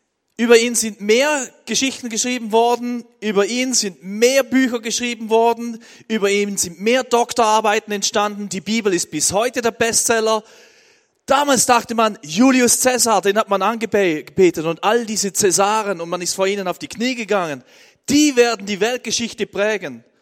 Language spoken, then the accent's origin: German; Switzerland; Ich bin ja in der Schweiz aufgewachsen, auf einem Bauernhof.